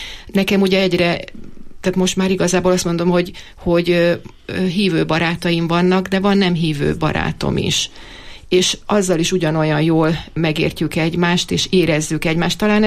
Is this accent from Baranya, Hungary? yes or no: no; Zala, Hungary; now in Eger, Hungary; én ugye Zala megyei vagyok, és ott születtem, onnét kerültem ide Egerbe